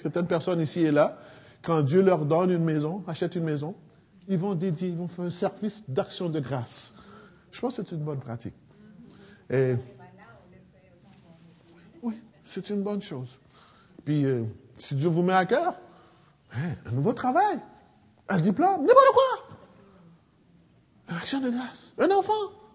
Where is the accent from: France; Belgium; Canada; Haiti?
Haiti; Chez nous en Haïti, je pense qu'ils ont, ils ont pris ça à la lettre.